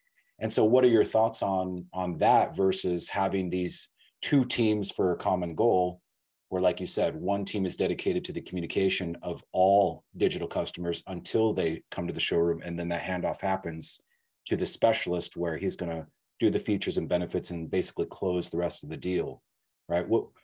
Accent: Arizona, United States; As a kid growing up in Arizona myself, I always looked at California as, especially SoCal

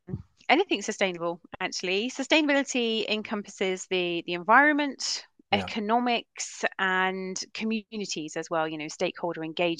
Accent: United Kingdom; I'm British, therefore I have a cup of tea in hand.

